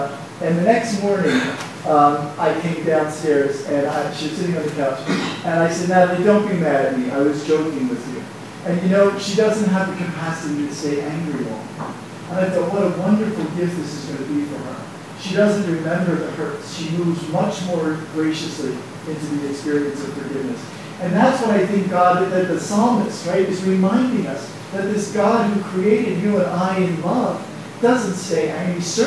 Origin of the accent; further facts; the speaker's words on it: Philadelphia, Pennsylvania, United States; I'm from Philadelphia, but I couldn't reach my family there because the cell service was discontinued.